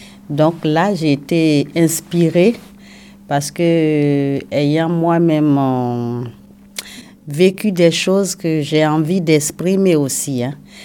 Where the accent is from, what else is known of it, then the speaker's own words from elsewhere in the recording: Côte d’Ivoire; now in Rennes, France; Je suis originaire de la Côte d'Ivoire. Et je suis arrivée en France depuis 2011.